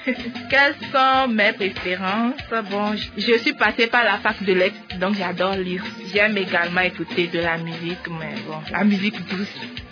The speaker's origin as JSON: {"language": "French", "town": "Lomé", "region": "Maritime", "country": "Togo", "tie": "born or raised there", "said": "Je suis de nationalité togolaise, je suis née et j'ai grandi à Lomé."}